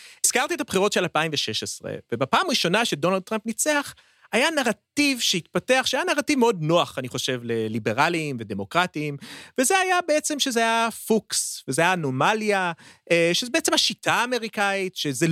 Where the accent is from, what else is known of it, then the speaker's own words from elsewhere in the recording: Pennsylvania, United States; now in Israel; מדינת פנסילבניה, המדינה שאני גדלתי בה עד שעליתי לארץ